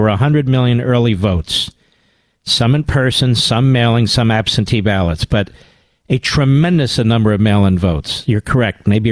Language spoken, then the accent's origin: English; Cheltenham, Pennsylvania, United States; Well, I know where it is. I grew up in Cheltenham.